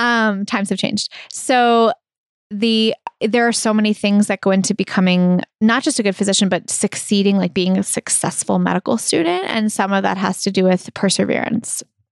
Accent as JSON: {"language": "English", "town": "Brookline", "region": "Massachusetts", "country": "United States", "tie": "born or raised there", "said": "And I grew up in Brookline and I love it. It's my hometown."}